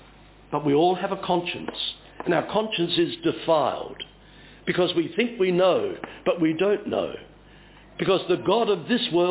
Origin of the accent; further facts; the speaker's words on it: Barmera, South Australia, Australia; born there; You cannot help where you were born. I was born in Barmra on the River Murray. That was my entrance into the world.